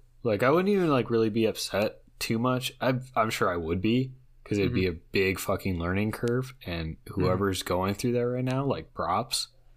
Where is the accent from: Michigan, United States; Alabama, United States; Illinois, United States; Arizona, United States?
Illinois, United States; Chicago; I grew up in the Chicago area. It's just one of those things. You grow up here, you have it